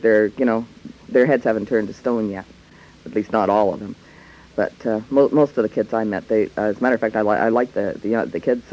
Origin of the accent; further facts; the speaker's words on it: Calgary, Alberta, Canada; In Calgary, I grew up in Calgary, spent most of my childhood there, and then I went to high school out here.